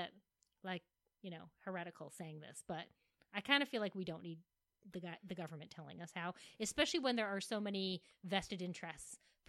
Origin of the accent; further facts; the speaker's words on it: California, United States; now in Los Angeles, United States; But I came from Northern California before this, and there was a lot of that there.